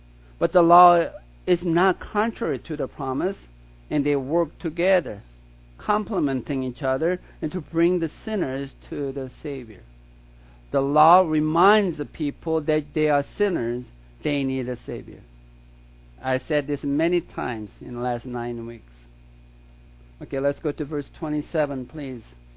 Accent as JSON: {"language": "English", "country": "United States", "said": "I'm not a Korean-American or Swedish-American. I'm an American."}